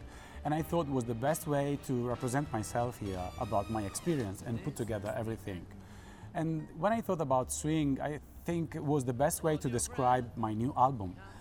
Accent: Modena, Emilia-Romagna, Italy; English is a second language; I grew up in Modena. It was exactly the city

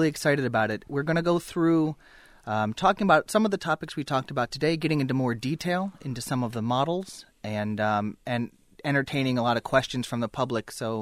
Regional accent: Buffalo, New York, United States; Buffalo, New York.

